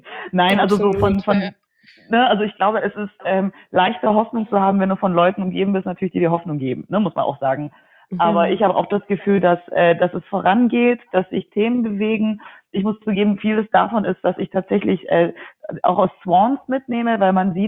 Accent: Baden-Württemberg, Germany; now in Berlin, Germany; ich bin ja Schwäbin, auch wenn man es nicht hört, ich bin ja eine Schwäbin in Berlin. und dass da, wo ich herkomme, am Bodensee

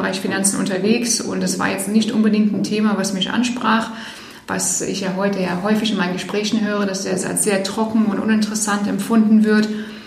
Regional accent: Eastern Canada, Canada; now in Germany; weil ich bin nicht in Deutschland groß geworden, sondern in Kanada und bin da im Osten Kanadas mit meiner Familie groß geworden, war insgesamt bis 1992 da, also fast 14 Jahre.

